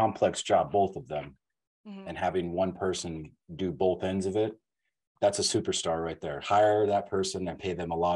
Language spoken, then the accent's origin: English; Arizona, United States; As a kid growing up in Arizona myself, I always looked at California as, especially SoCal